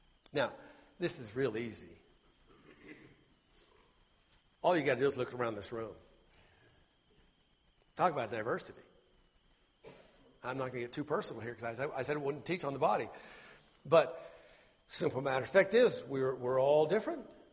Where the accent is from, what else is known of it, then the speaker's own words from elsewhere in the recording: Idaho, United States; When I grew up in Idaho, and if you live in southern Idaho, you irrigate.